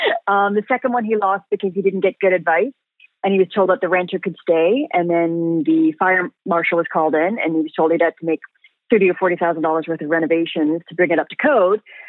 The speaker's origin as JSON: {"language": "English", "region": "England", "country": "United Kingdom", "moved": "yes", "lives_now": "Canada"}